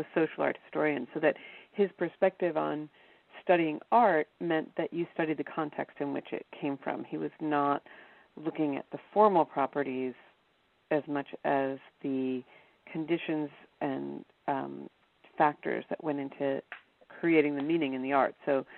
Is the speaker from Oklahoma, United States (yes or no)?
no; Cleveland, Ohio, United States; I grew up in Cleveland, Ohio, and there's an amazing comprehensive museum there.